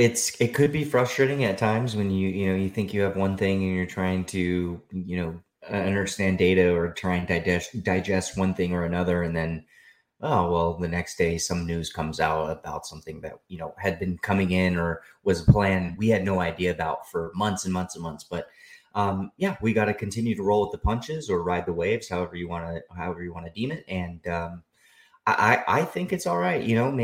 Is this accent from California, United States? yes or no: yes; California, United States; now in Illinois, United States; living on the Central Coast and growing up in the Central Valley.